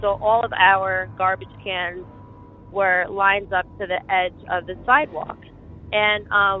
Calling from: New York, United States; I'm calling from Dutchess County, New York.

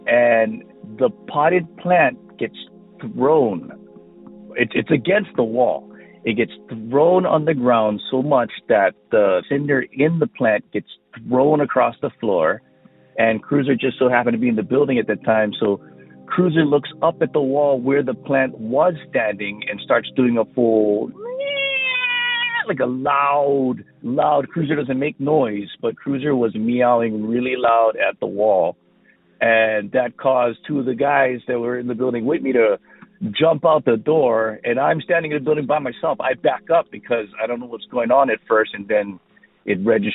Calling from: Hawaii, United States; I'm calling from the Big Island of Hawaii.

